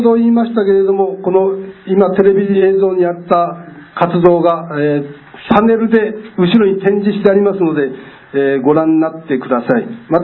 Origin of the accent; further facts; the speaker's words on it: Muroran, Hokkaido, Japan; いわゆる地元の室蘭がどうしてるのかっていう思いにもなりまして